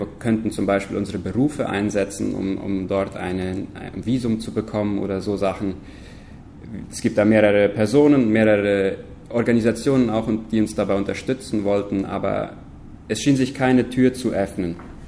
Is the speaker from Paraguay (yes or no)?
yes; Boquerón, Paraguay; meine Frau heißt Ginny. Wir kommen beide hier aus dem Chaco. Ich bin in Menno aufgewachsen, meine Frau in Neuland.